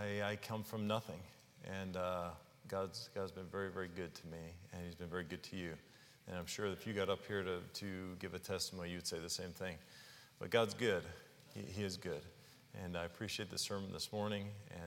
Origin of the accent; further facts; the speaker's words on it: Dyer, Indiana, United States; But I can remember being a young boy, and I grew up in Dyer, Indiana. My grandfather had a farm there, 5 acres there.